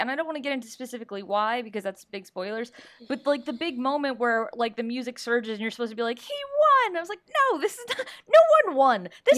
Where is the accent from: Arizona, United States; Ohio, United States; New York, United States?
New York, United States; New York City; Like, that's annoying as a New Yorker, but whatever.